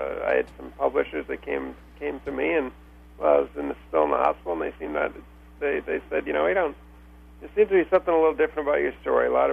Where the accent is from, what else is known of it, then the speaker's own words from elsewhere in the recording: Maine, United States; And I grew up in Maine and I spent my summers here in Vermont